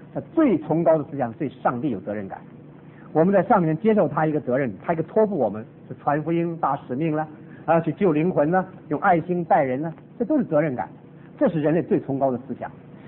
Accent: Taiwan; 我从台湾来，我实在晓得台湾的教会。

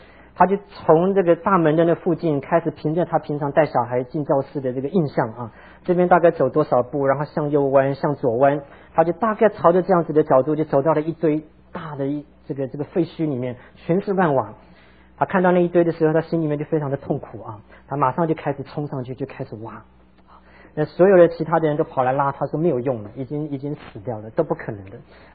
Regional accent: Tainan, Taiwan; 我们小的时候在台湾的这个也不叫乡下，就住在安平。那么从台南到安平中间有一个坟墓区啊

